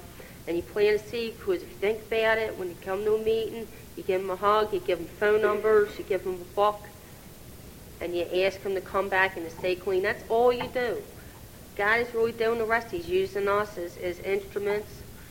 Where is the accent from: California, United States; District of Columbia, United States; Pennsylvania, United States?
Pennsylvania, United States; Levittown; because I'm not from here either, I'm from Levittown, Pennsylvania, and, you know, my home group's in Bristol